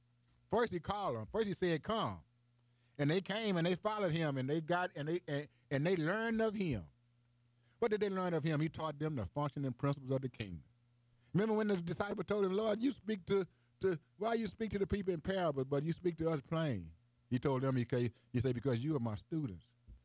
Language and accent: English; Bunker, Missouri, United States; I get 30, 40 minutes drive from my hometown, Bunker, to here to the radio station.